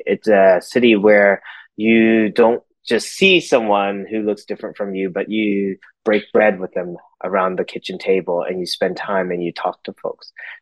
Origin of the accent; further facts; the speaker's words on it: Houston, Texas, United States; also born or lived in refugee camp; I grew up in Houston, Texas. Actually, before that, take a step back. I was born in a refugee camp. My parents came from Vietnam, fall of Saigon, 1975.